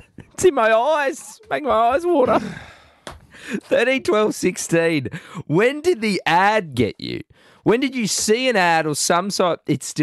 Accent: Australia; as an Australian

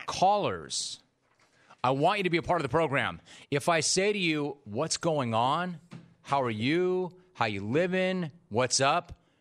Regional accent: Midwest, United States; I'm from the Midwest.

